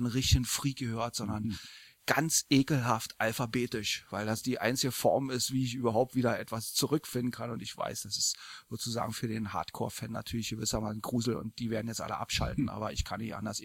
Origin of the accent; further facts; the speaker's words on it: East Berlin, Berlin, Germany; nun bin ich in Ostberlin groß geworden und RIAS, SFB, ARD, ZDF war sozusagen alles unser alltägliches Programm